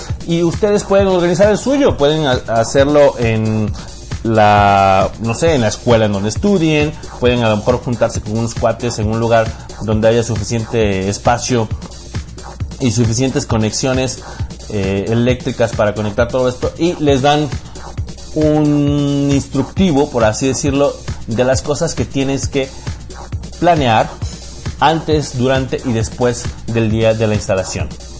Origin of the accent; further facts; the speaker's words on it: Villahermosa, Tabasco, Mexico; en Villahermosa, saludos a mi tierra, a mis paisanos